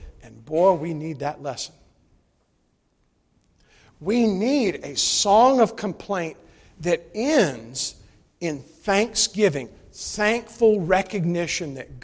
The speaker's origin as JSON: {"language": "English", "region": "South Carolina", "country": "United States", "tie": "born or raised there", "said": "Now, where Shirley and I grew up in South Carolina, there are no rocks. There is no clay. There's sky."}